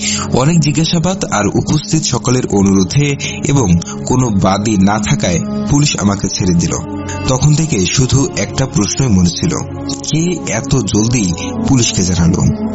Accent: Chandina, Chittagong Division, Bangladesh; আমার বাসা কুমিল্লা জেলার চান্দিনা থানার তীরচর নামক একটি গ্রামে অবস্থিত। আমার বাড়ি ও আমার কর্মস্থান পাশাপাশি 5 মিনিটের রাস্তা। তাই আগে বলে রাখি, আমার বাসা ও কর্মস্থান ঢাকা টু চট্টগ্রাম হাইওয়ে রাস্তার পাশে অবস্থিত।

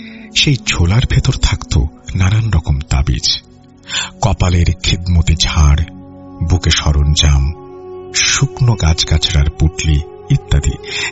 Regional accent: Dhaka, Dhaka Division, Bangladesh; আমার বাড়ি ঢাকা জেলার কামরাঙ্গীর চর থানার কাছে মাদ্রাসাপাড়া এলাকায়।

